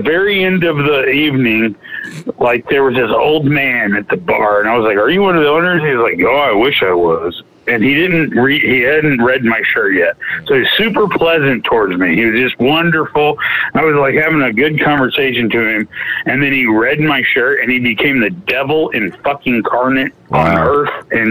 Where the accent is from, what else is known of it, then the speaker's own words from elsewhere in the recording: Illinois, United States; Well, I'm from Southern Illinois.